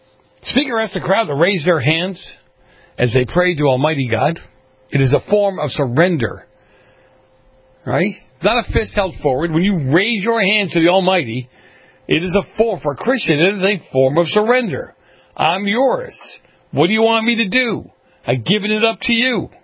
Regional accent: Massachusetts, United States; I know I grew up not in Martha's Vineyard, obviously, but I grew up in Massachusetts, right?

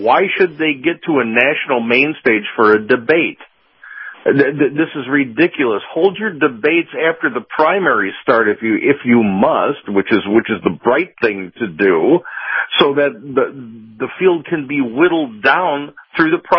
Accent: Chicago, Illinois, United States; Well, you know, I'm from Chicago, so, you know, that's half the electorate there.

